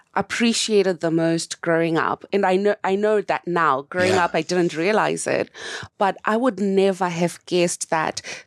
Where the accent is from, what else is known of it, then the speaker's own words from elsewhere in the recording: Harare, Zimbabwe; So I was born in Zimbabwe in Harare. Harare is the capital city.